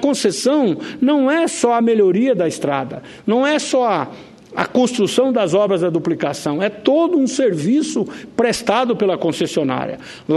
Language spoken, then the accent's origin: Portuguese; Rondonópolis, Mato Grosso, Brazil; nós tivemos lá na minha cidade, Rondonópolis